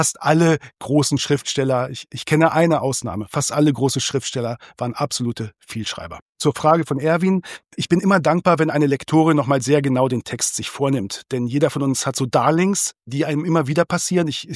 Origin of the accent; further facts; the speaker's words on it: Northern Germany, Germany; für mich als Norddeutscher